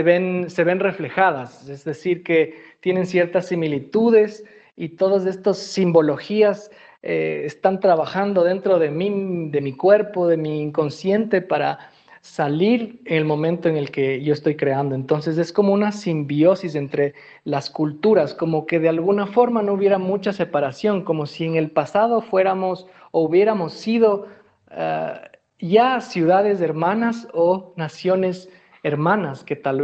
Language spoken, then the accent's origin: Spanish; Ecuador; born there; que me recuerda mucho a mi país natal, Ecuador